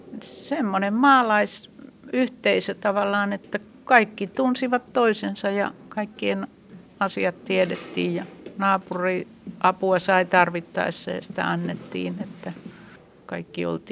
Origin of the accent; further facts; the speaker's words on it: Loppi, Kanta-Häme, Finland; No, kun mä oon syntyperäinen loppilainen ja Salon kyläläinen, joka on aika lähellä tätä Räyskälän kenttää